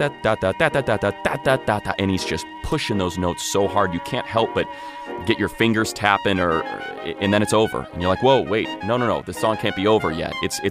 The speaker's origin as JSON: {"language": "English", "town": "Chicago", "region": "Illinois", "country": "United States", "tie": "born or raised there", "said": "But I grew up on the South Side, so I was close to the original site of Lincoln Gardens and the Sunset Cafe"}